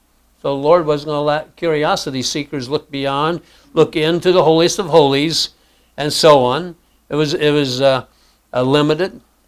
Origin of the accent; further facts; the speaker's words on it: Speedway, Indiana, United States; I grew up in Speedway, Indiana, about 20,000 people population there, and so on.